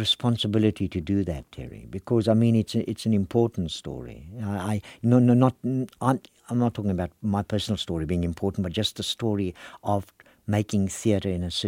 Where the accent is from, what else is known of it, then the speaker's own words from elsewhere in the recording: South Africa; And now to realize that I actually travel abroad with pride as a South African, with pride.